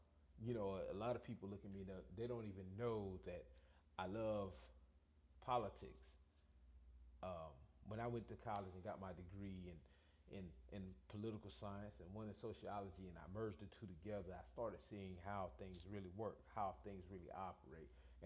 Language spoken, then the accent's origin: English; North Carolina, United States; we was traveling from Wilmington, North Carolina. We was going back home across the bridge. I'm from Brunswick County.